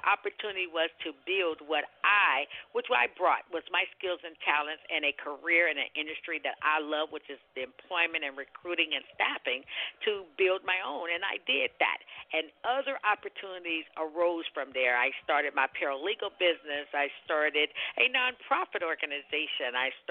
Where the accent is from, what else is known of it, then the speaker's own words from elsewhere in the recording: Gary, Indiana, United States; Gary, Indiana, my hometown.